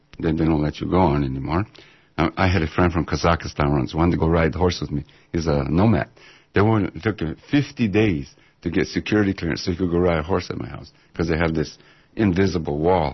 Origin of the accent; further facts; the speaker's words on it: New Mexico, United States; because I grew up with all that insanity myself.